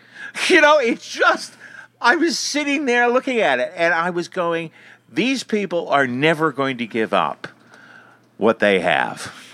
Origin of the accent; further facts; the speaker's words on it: United States; now in Australia; I went to my hometown and I started eating American food.